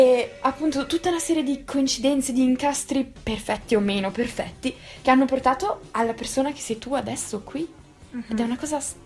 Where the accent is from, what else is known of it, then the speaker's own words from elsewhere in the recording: Lugano, Ticino, Switzerland; io che sono nata e cresciuta a Lugano praticamente